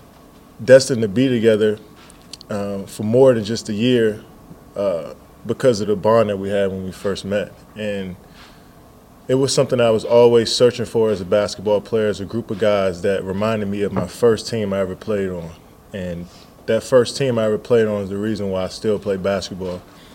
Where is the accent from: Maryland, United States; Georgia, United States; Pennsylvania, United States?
Maryland, United States; I was a student athlete, and I'm coming from Maryland. I've never been to Texas before.